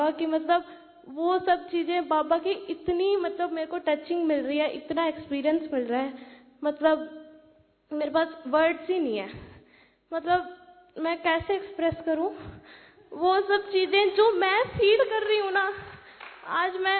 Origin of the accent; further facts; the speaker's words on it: Sri Ganganagar, Rajasthan, India; और मैं श्री गंगानगर से हूँ। अभी वैसे तो मैं 16 इयर्स की हूँ